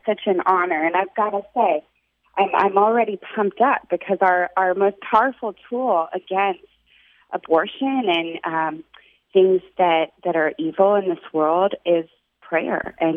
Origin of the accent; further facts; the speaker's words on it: Austin, Texas, United States; And I grew up in Austin, and so my parents are still here